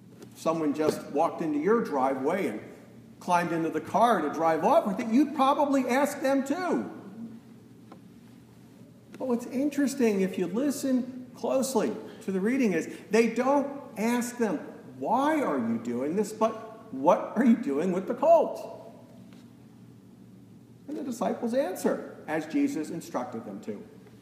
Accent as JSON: {"language": "English", "region": "New York", "country": "United States", "tie": "born or raised there", "said": "Growing up outside of New York City, I was weaned on the Times."}